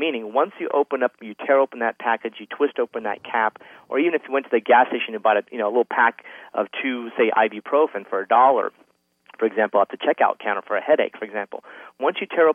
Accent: New Mexico, United States; I'm from New Mexico, so and I think it kind of represents most of the United States.

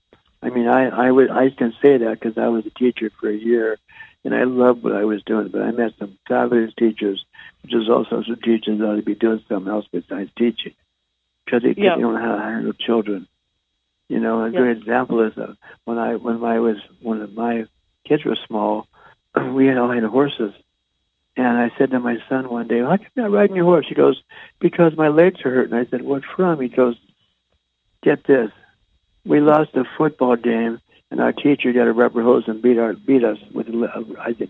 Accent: New Castle, Pennsylvania, United States; I'm from Newcastle, Pennsylvania, and we had an Isley, and it was a store

